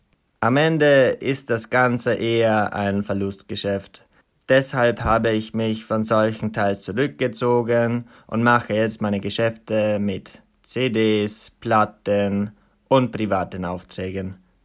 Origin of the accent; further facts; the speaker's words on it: Germany; also born or lived in South Tyrol, Italy; ich komme aus Südtirol, bin in Deutschland aufgewachsen und bin eigenständiger Produzent